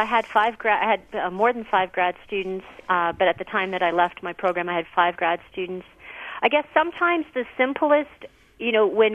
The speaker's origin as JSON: {"language": "English", "country": "Canada", "said": "I'm a Canadian, and I started out at the University of Alberta in Edmonton, Alberta, Canada"}